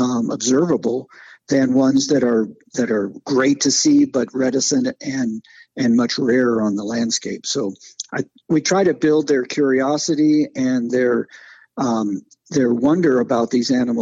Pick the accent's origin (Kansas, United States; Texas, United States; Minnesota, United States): Kansas, United States; meadowlarks always fascinated me as a kid growing up in Kansas.